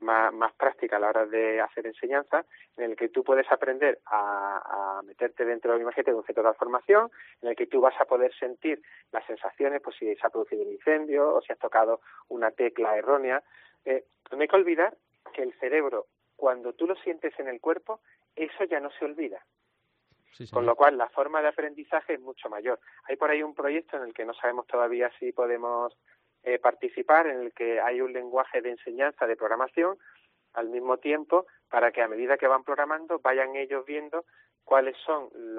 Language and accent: Spanish; Málaga, Andalusia, Spain; somos malagueños, somos andaluces y españoles.